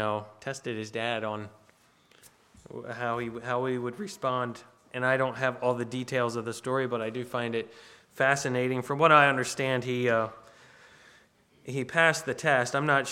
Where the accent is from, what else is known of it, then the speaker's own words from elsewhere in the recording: United States; as an American, because I'm an American, that equals X, Y, and Z, right?